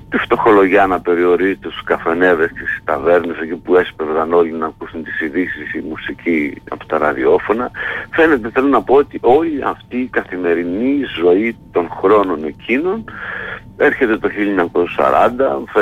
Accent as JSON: {"language": "Greek", "town": "Arta", "region": "Epirus", "country": "Greece", "tie": "born or raised there", "said": "Εχθές μου στείλανε από την ιδιαίτερη πατρίδα μου την Άρτα κάποιες ερωτήσεις για μια συνέντευξη"}